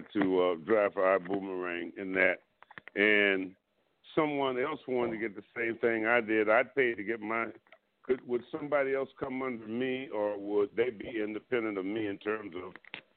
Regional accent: Silver Spring, Maryland, United States; Brother Hayes, I had one more question. … from Silver Spring, Maryland.

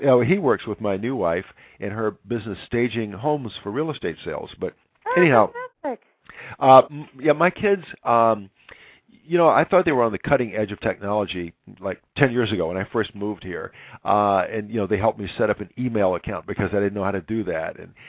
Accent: East Coast, United States; I grew up on the East Coast, and I'm old, Jennifer. I'm going to be 62 this year, so I remember the Brooklyn Dodgers.

